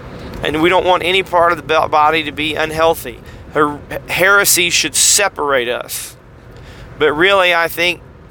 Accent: United States; I know we're American rugged individualists.

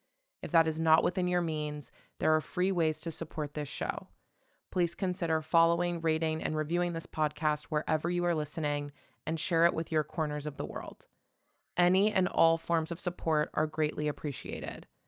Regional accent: West Virginia, United States; now in Portland, United States; I drove from Portland, Oregon to my hometown in West Virginia and felt inspired to look into my dad's case.

